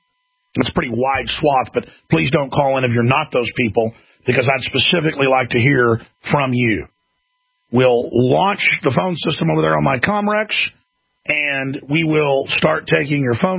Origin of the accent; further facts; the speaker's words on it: Wales, United Kingdom; I'm Welsh. I've got a lot of blood from England on both sides of the family.